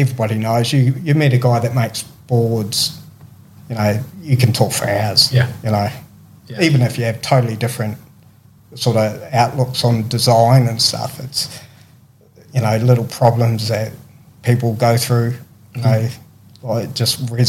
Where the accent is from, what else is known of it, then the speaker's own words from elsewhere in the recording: South Island, New Zealand; And South Island and North, I'm from the South Island of New Zealand, are two totally different countries, you know.